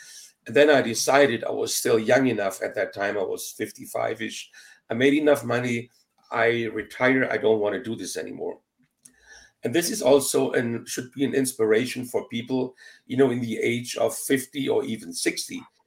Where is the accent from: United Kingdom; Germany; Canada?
Germany; moved away as an adult; now in United States; So the journey began in a little town, you know, in Germany. I'm born and raised in Germany.